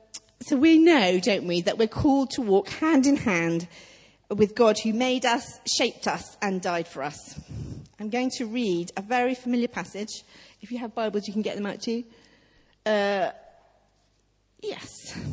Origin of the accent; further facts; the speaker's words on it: South East England, United Kingdom; And I know nothing because I grew up in Surrey.